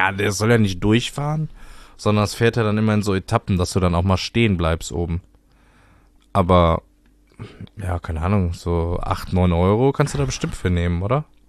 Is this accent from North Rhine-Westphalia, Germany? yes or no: yes; Cologne, North Rhine-Westphalia, Germany; Und soll ich mal sagen, wo ich noch nicht war als Kölner?